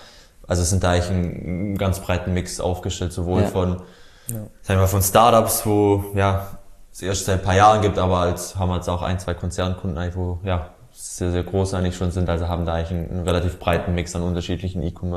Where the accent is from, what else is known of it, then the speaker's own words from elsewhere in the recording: Ulm, Baden-Württemberg, Germany; Also ich komme aus der Nähe von Ulm, also Süden Deutschlands